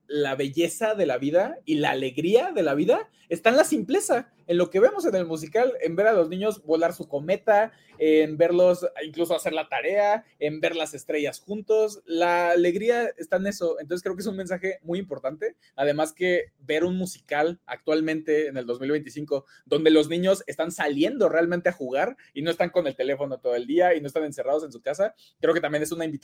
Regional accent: Chihuahua, Mexico; accent: Chihuahua; Sí, no, lo tengo ahí. Tengo un acento, o sea, rarísimo.

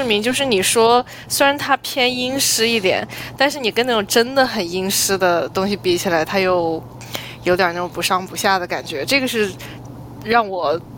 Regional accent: China; 尤其是对于我们中国人来说狐狸这个意象它就是一个美女

